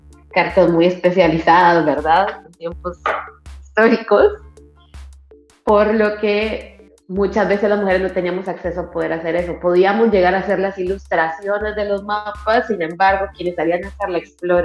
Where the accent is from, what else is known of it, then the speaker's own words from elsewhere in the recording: Nicaragua; now in Paraguay; soy de Nicaragua, actualmente viviendo en Paraguay.